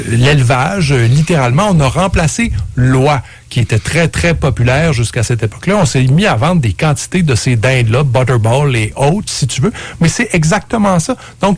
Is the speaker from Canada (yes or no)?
yes; Quebec, Canada; Tu sais, moi, je viens des cantons de l'Est, près de Lac Mégantic.